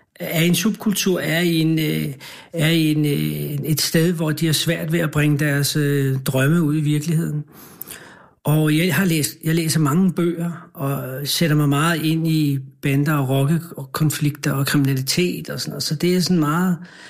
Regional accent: Capital Region of Denmark, Denmark; jeg er fra Værebroparken, som er betonbyggeri og social boligbyggeri, 15 km eller 10 km fra Rådhuspladsen.

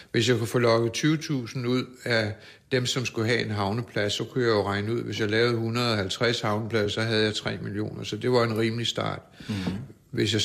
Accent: Arizona, United States; now in Denmark; jeg er opvokset i Arizona med indianer og mexikaner

